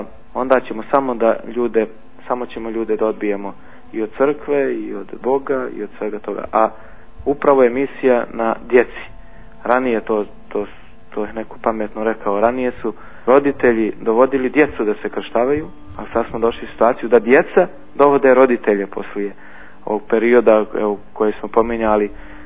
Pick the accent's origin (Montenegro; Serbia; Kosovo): Montenegro; kod nas u Crnoj Gori